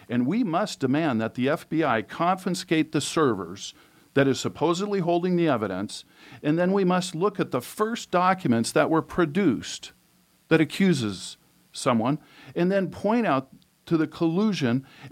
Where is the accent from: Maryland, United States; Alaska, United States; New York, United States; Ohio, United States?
Alaska, United States; I was born and raised in Alaska. This is my home. And it's not the same Alaska that I saw growing up.